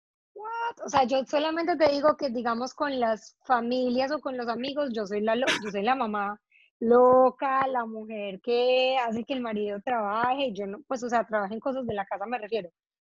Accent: Antioquia, Colombia; now in abroad; nosotras no sé si porque somos paisas o colombianas

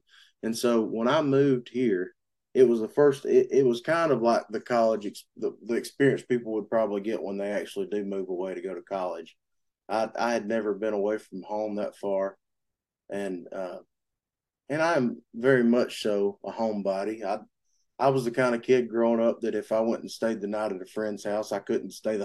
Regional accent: Clayton, Georgia, United States; I miss home sometimes because I love the mountains. And but no, growing up was great. It was a small community. Very tight knit.

